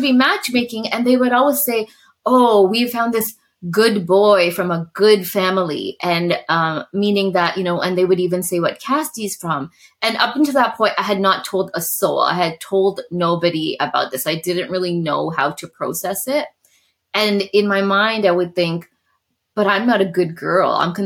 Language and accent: English; Canada; also born or lived in England; I have never lived a day in India. I was born in England. I grew up in Canada.